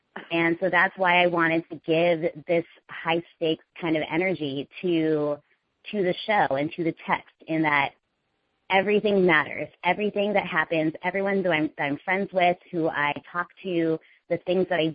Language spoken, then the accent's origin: English; Indiana, United States; Well, as an Indian woman growing up, what was interesting is that I grew up in Indiana where all my friends were white.